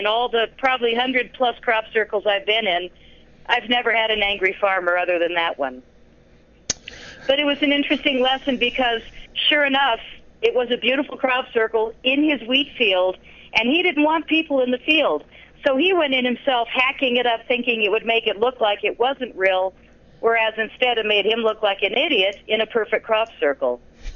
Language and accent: English; United States; and I said, what, because I'm American, you're going to tell me this?